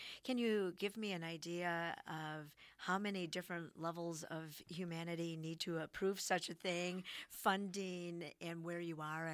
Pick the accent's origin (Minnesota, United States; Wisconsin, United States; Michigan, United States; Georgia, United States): Wisconsin, United States; Milwaukee; But I think I grew up in the Milwaukee area, so I used to go, and it was a big treat when I was a little kid to go out to Mitchell Field and watch the planes take off.